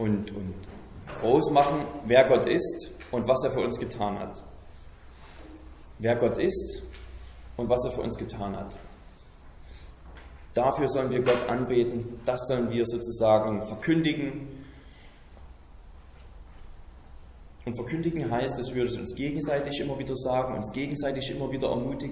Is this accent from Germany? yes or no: yes; Saxony, Germany; ich komme aus Sachsen, ich bin 27 Jahre alt, das ist meine Identität. Ich bin Staatsbürger in Deutschland